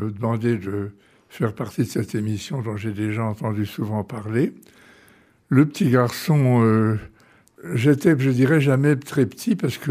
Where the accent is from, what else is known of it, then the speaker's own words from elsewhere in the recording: Beauvais, Hauts-de-France, France; Je suis né à Beauvais.